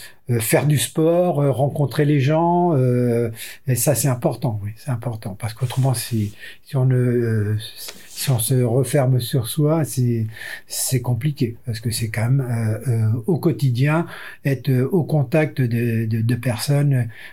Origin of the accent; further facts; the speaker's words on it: Brittany, France; moved away as an adult; je suis arrivé de Bretagne en 77